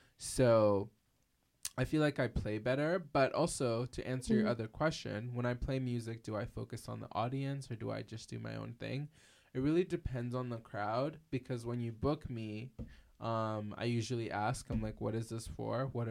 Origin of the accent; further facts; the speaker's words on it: Surrey, British Columbia, Canada; I'm not Quebecois. I'm from here. I grew up in Surrey.